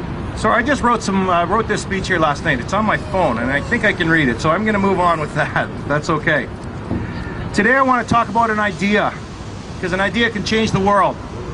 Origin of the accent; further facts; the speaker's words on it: Canada; I'm from the Om Janang First Nation, and I'm a survivor of the 60s scoop.